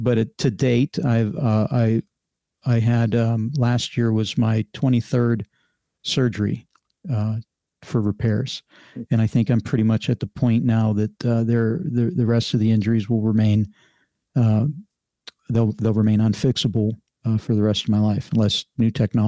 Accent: Pennsylvania, United States; now in Indianapolis, United States; I'm not from Indianapolis. I lived in Pennsylvania most of my life, and I came here for my first airline job.

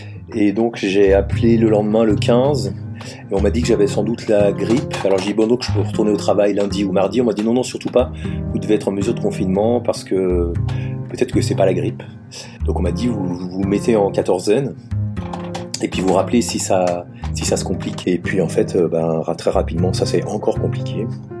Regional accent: Auvergne-Rhône-Alpes, France; J'ai 51 ans, je suis enseignant. Je suis savoyard d'origine.

